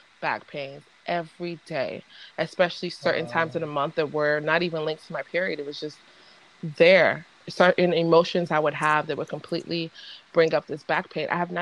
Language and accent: English; Nigeria; born there; moved away; I'm Nigerian born, so coming into a new land, there is a different weight that's carried around because of the land ancestors too.